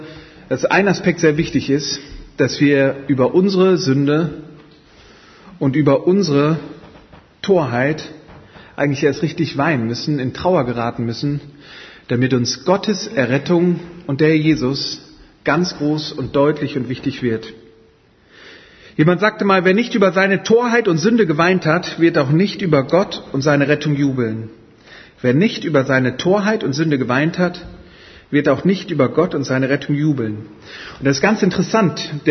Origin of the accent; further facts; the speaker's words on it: Düsseldorf, North Rhine-Westphalia, Germany; Ich bin Düsseldorfer, habe in Düsseldorf studiert.